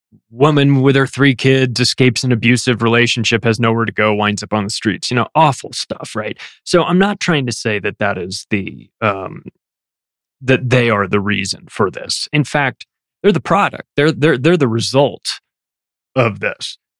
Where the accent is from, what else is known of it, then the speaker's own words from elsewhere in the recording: California, United States; that's where I grew up. I grew up in the Coachella Valley. I grew up down the street from there before we had any concerts.